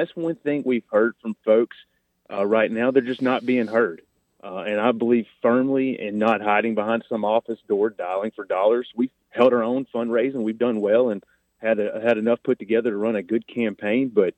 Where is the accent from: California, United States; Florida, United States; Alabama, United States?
Alabama, United States; Hartselle; I grew up over in Hartsel in Morgan County. I had a lot of my family members served in politics down in the state legislature, county commission over here.